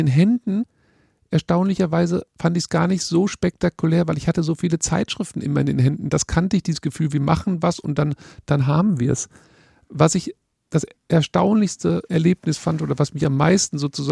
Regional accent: Witten, North Rhine-Westphalia, Germany; Das ist meine Heimat. Witten kennen vielleicht Ihre Hörerinnen und Hörer nicht. Das liegt genau zwischen Bochum und Dortmund, also mitten im Herzen des Ruhrgebiets an der B1. Und das ist meine Heimat.

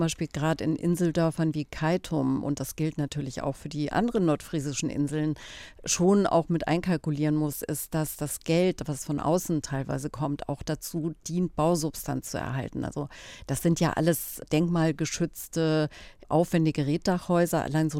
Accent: Bavaria, Germany; Ich komme dann ja doch aus Bayern

